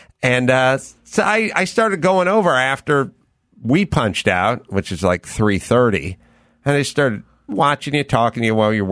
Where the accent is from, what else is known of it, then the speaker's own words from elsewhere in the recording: North Hollywood, California, United States; I grew up out here in North Hollywood